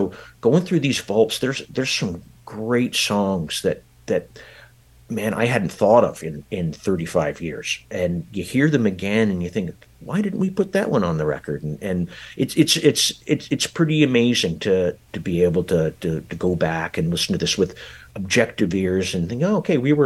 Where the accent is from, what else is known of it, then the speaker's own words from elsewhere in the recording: Kingston, Ontario, Canada; as a young man growing up in Kingston, Ontario